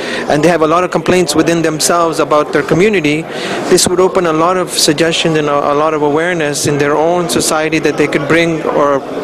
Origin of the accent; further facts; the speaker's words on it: Toronto, Ontario, Canada; From Toronto.